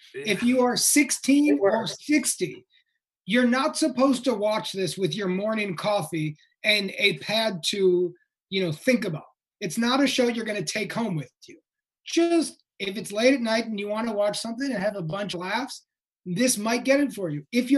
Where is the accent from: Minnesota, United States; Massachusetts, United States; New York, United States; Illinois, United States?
Illinois, United States; You know, I grew up outside Chicago